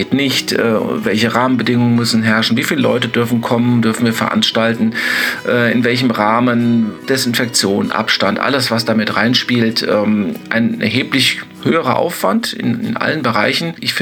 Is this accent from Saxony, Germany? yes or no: no; Butzbach, Hesse, Germany; für die Stadt Butzbach, für meinen Heimatort weiter aktiv zu sein.